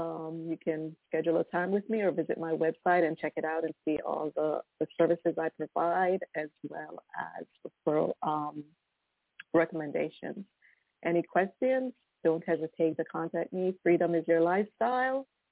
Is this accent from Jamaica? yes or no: yes; Jamaica; moved away; I'm originally from Jamaica. Halloween is not my thing. Even when I moved here, it was still not my thing.